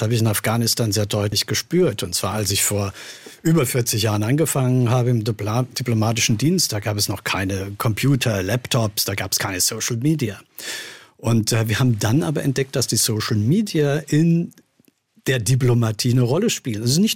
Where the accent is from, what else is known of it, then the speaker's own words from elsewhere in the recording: Stuttgart, Baden-Württemberg, Germany; Also ich bin ja in Stuttgart geboren hier und bin zur Schule dann auch in Süddeutschland gegangen.